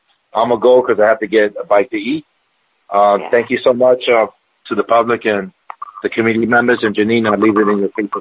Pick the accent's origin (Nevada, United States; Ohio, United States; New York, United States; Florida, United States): New York, United States; now in California, United States; I'm not in New York. I'm from New York. I'm in California, but you can't take the New Yorker out of the New York.